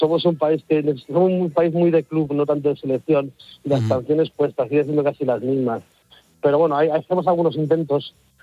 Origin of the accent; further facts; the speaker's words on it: Toledo, Castilla-La Mancha, Spain; Sí, soy de Toledo.